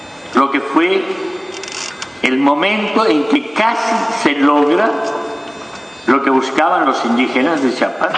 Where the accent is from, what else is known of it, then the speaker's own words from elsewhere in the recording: Colombia; yo pensaba como colombiano